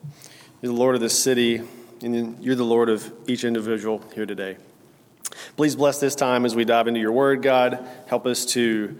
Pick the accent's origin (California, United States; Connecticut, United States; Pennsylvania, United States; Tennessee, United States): Tennessee, United States; now in Texas, United States; Well, I didn't grow up in Texas. I grew up in Tennessee, and it does get hot there.